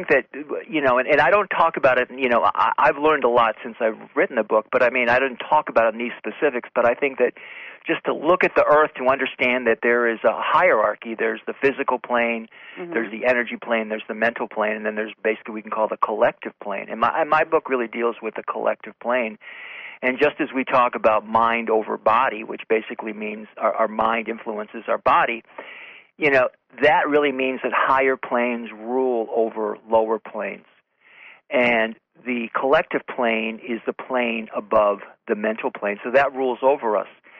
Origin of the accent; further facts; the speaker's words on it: Syracuse, New York, United States; I ended up coming back home to where I grew up in Syracuse in 2000, in the home, small home that I grew up